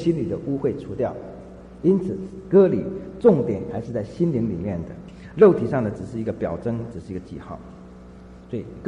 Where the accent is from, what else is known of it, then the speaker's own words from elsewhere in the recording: Fujian, China; 我们闽南人叫父亲就叫阿爸